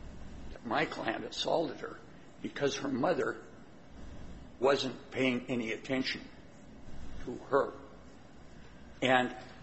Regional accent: Helena, Montana, United States; I'm from Helena.

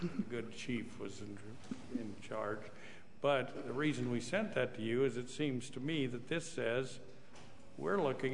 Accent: Idaho, United States; I'm from Idaho and I don't say anything right

